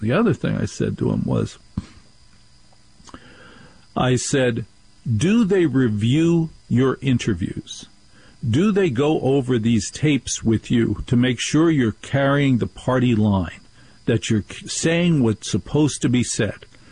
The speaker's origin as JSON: {"language": "English", "region": "New Jersey", "country": "United States", "said": "I'm from New Jersey. And I know beauty pageant winners from New Jersey."}